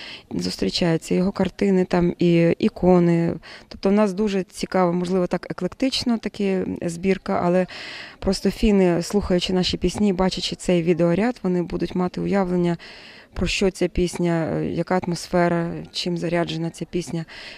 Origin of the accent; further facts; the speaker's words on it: Lviv, Lviv Oblast, Ukraine; Я зі Львова.